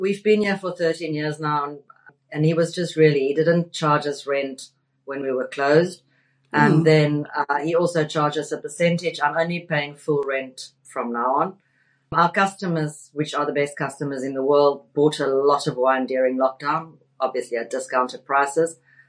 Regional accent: South Africa; It's my fantastic accent, I guess. no, we've got African art. We've got a rhino, and the rhino's got one of Faf de Klerk's onobroekies on her bum, with a South African flag.

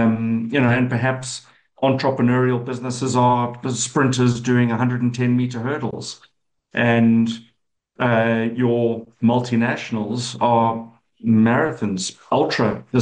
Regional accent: Durban, KwaZulu-Natal, South Africa; born there; I was born in Durban. I went to a school called Westfall Boys High

